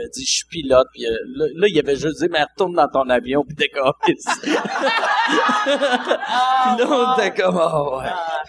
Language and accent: French; Quebec City, Quebec, Canada; Moi, je viens de Québec.